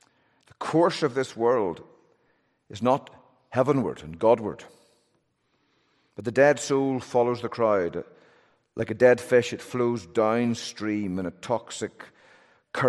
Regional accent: Belfast, Northern Ireland, United Kingdom; a real taste of my childhood growing up in Belfast.

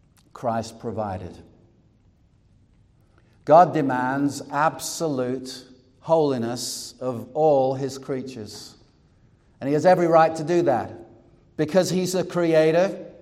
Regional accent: North West England, United Kingdom; country, I know what it means.

